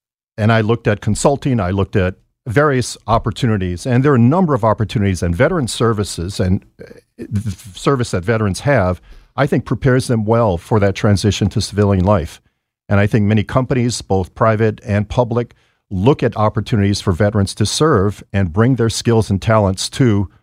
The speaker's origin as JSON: {"language": "English", "region": "Hawaii", "country": "United States", "tie": "born or raised there", "said": "I grew up in Hawaii, and I'm the son of an Army veteran"}